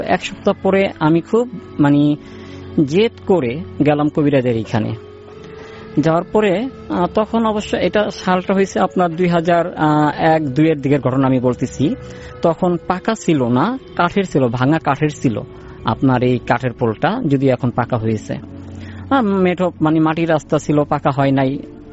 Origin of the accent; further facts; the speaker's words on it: Madartek, Dhaka Division, Bangladesh; আমি বাগানবাড়ি থেকে আসছি, মাদারটেক বাগানবাড়ি।